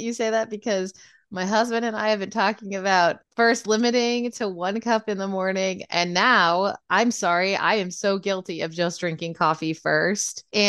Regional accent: Indiana, United States; born there; We're here in Georgia, and actually I was born in Indiana.

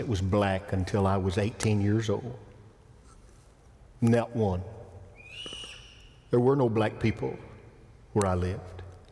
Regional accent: Alabama, United States; also born or lived in Detroit, United States; I was born in Detroit. Lived there till I was a second grader. The race riots got hot. They burned Detroit down in 68. We had moved to Alabama.

